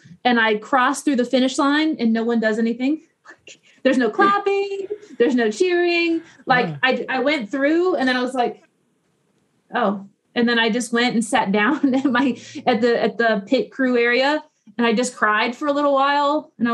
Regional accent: Florida, United States; Because I grew up in Florida. I'm no fool. I know that every body of water in Florida has an alligator.

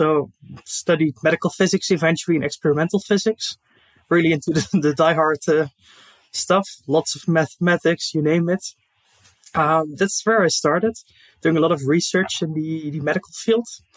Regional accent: Netherlands; Yeah, so basically I'm from the Netherlands

